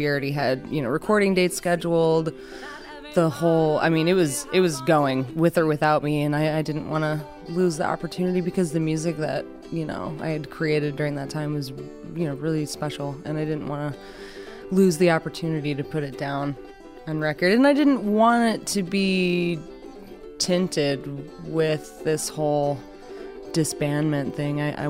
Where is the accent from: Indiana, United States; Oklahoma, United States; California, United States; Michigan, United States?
Michigan, United States; Kalamazoo; also born or lived in Vicksburg; But yeah, I was born in Kalamazoo. I was actually born in the parking lot of Borges Hospital, and my parents lived right down the street.